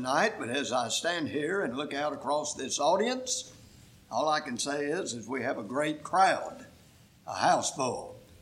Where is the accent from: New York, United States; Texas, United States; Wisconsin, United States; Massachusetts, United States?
Texas, United States; Houston; Of course, I was brought up in Houston, Texas, certainly one of the largest cities in the country, but it's been a while since I've lived there.